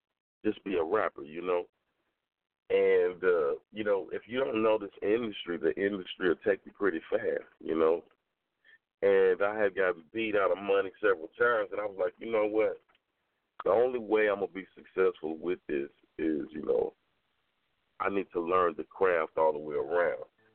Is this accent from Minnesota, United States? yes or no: no; Compton, California, United States; also born or lived in Texarkana, Arkansas / Texarkana, Texas; I was raised in Compton, and I was raised in Texarkana, Arkansas, and Texarkana, Texas, by the way of Dallas.